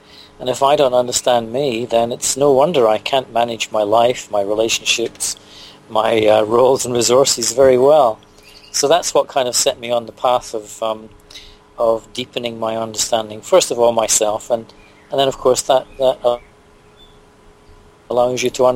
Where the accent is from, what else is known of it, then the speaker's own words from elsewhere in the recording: Scotland, United Kingdom; I was working in Sydney at the time. I'm originally from Scotland, but I was down there for a couple of years